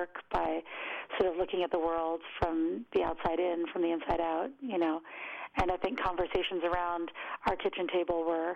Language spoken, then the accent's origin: English; United States; And as an American, that seems so absurd to me